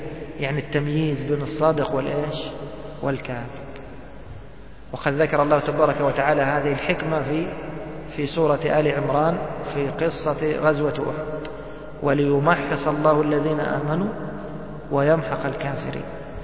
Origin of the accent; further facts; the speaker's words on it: Egypt; مثل احنا نسمعه عندنا في مصر